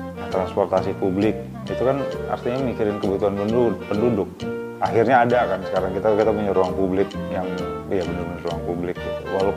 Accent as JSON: {"language": "Indonesian", "region": "Jakarta", "country": "Indonesia", "tie": "born or raised there", "said": "saya besar di Kebayoran Baru, banyak pohon besar, rimbun."}